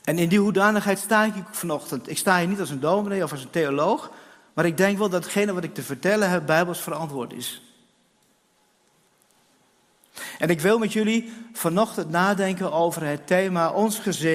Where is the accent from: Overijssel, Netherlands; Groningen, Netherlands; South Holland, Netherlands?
Overijssel, Netherlands; Enschede; now in Hattem, Netherlands; Maar ik kom uit Hattem, maar van origine kom ik uit Enschede.